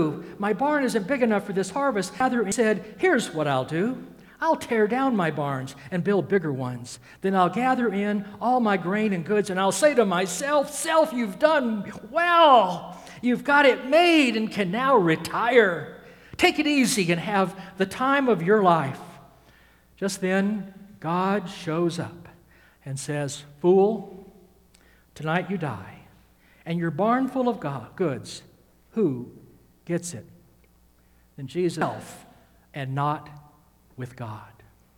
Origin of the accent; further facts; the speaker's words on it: the South, United States; I'm from the South originally.